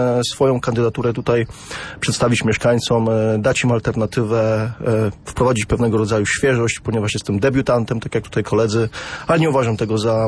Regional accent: Słupsk, Pomeranian Voivodeship, Poland; I wiem z naszej perspektywy sportowców, ale również zwykłego słupszczanina, obserwatora widowisk sportowych

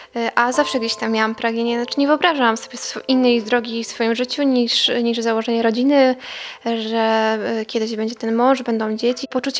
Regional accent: Gdańsk, Pomeranian Voivodeship, Poland; bo Bartek ogólnie pochodzi z Kaszub, my z Gdańska.

